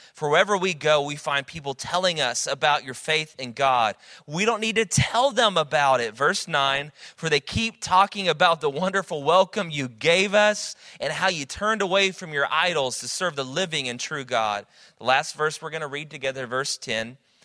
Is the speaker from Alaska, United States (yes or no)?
no; Dallas, Texas, United States; I'm from Dallas originally, but I love Houston.